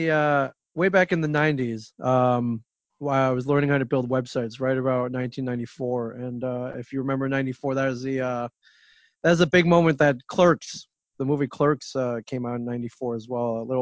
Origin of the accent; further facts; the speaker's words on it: Ann Arbor, Michigan, United States; I grew up in the Midwest, ended up in Ann Arbor, and decided I might as well go to school there.